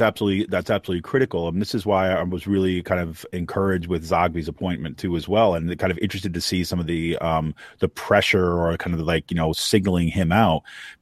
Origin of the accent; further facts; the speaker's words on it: Utica, New York, United States; he's from my hometown, Utica, New York.